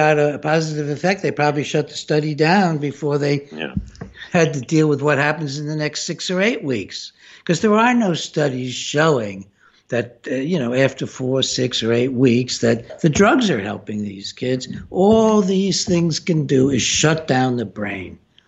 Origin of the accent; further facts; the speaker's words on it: Ithaca, New York, United States; We have kids here at Cornell, which is in my hometown of Ithaca